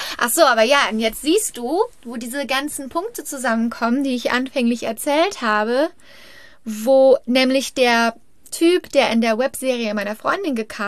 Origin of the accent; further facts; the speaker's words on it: Germany; now in United States; Ich bin ja Deutsche. Also ich hab eine amerikanische Green Card, aber einen deutschen Reisepass.